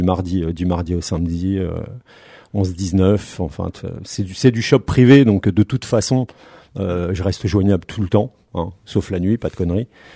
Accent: Paris, Île-de-France, France; on est des Bretons de Paname, nous. C'est-à-dire qu'on fait partie de la deuxième, troisième génération. Nous, on n'a pas connu l'exode pour aller travailler.

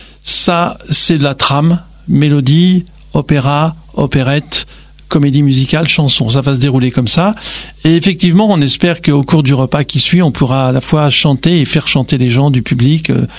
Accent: Veneto, Italy; moi je suis italien et de cette région là et donc c'est vrai que ça nous fait très plaisir d'aller régulièrement à Venise.

